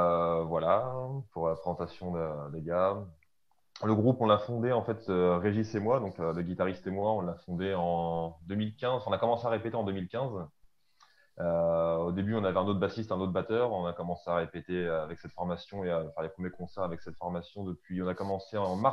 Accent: Rouen, Normandy, France; on est français, on vient de Rouen, donc c'est en Normandie. Donc, Seine-Maritime.

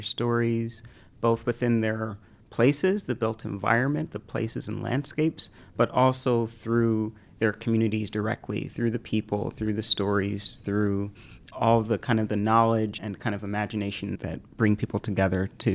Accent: Indianapolis, Indiana, United States; So I grew up in Indianapolis in the black part in Meridian Kessler, large forest center city, like it would have been green lined historically, but there was a section of it that was not. And so that was where we grew up.

